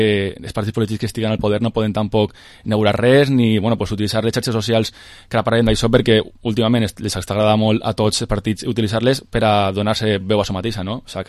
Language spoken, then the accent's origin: Catalan; Villarreal, Valencian Community, Spain; m'agrada molt el meu poble i sobretot pues, també m'agradaria estar al dia perquè crec que la meva generació, per exemple, els meus amics no estan al dia, no?, de lo que passa en la política de Villarreal.